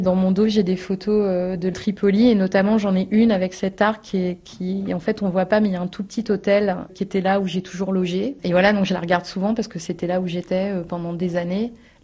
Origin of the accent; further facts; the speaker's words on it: Moulins, Auvergne-Rhône-Alpes, France; Sauf que j'ai grandi à Moulins-sur-Allier, qui était la ligne de démarcation pendant la Seconde Guerre mondiale.